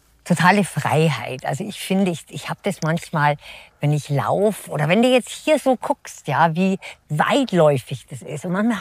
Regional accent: Garmisch-Partenkirchen, Bavaria, Germany; Und das habe ich hier in Garmisch und es wird immer meine Heimat bleiben.

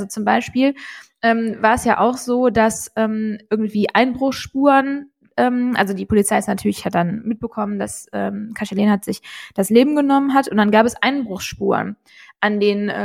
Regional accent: Rhineland, Germany; accent: Rhenish; Und die gute Laune dürfen wir ja nicht mehr durch unseren rheinischen Akzent verkörpern, deswegen müssen wir da andere Wege finden.

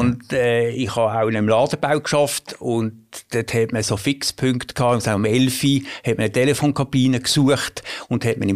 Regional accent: Basel, Basel-Stadt, Switzerland; Ich bin in Basel geboren. Im Neubad, so der klassische Aussenquartier-Junge. Genau, ich bin dort zur Schule.

